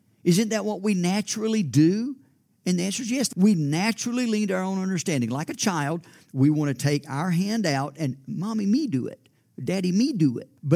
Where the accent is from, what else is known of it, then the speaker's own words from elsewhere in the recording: Georgia, United States; But she grew up in southern Pennsylvania. I grew up in South Georgia.